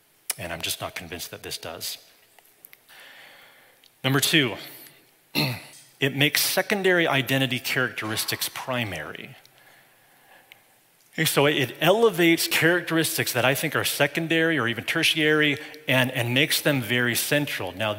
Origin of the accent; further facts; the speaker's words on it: Broomfield, Colorado, United States; I grew up in Broomfield, Colorado. So my hometown is important to me. It shaped me.